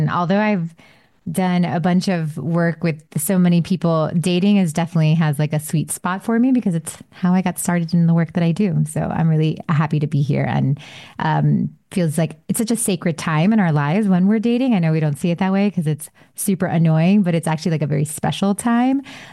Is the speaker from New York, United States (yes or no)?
no; Miami, Florida, United States; I'm from Miami, so it must have been some sort of club situation.